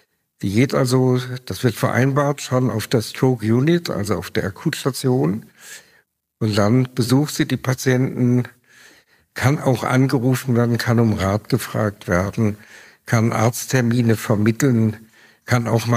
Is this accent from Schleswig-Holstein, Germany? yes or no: no; Konstanz, Baden-Württemberg, Germany; Ich bin in Konstanz aufgewachsen, in einer Privatklinik für innere Medizin, Kardiologie, direkt am Bodensee, die hatte mein Großvater gegründet und das war meine Heimat.